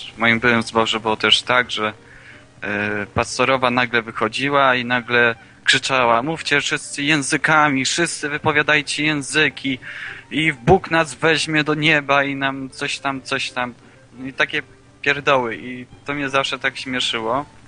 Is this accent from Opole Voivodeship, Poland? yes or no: no; Szczecin, West Pomeranian Voivodeship, Poland; Ja jestem z Wolnego Miasta Szczecin.